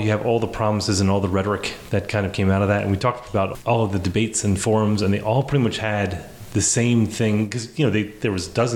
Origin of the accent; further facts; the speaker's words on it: Maryland, United States; But in Montgomery County, I took the metro to high school and to school. And I didn't get my license until I was 17.